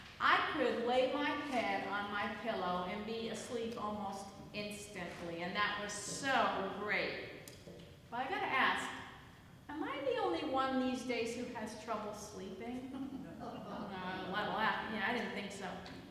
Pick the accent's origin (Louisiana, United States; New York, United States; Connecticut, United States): Connecticut, United States; I'm originally from Connecticut.